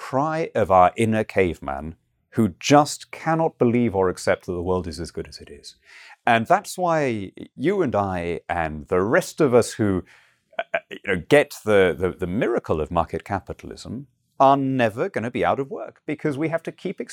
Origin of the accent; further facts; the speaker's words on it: Peru; When I was growing up in Peru